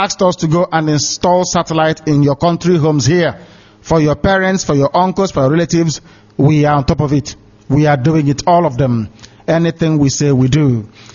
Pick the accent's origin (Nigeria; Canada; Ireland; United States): Nigeria; Ibeku, Abia; We welcome you from wherever you are upon this face of the very earth. And I'm from Isiama Foluku Ibeku. That is where I come from. I don't come from Omuahia.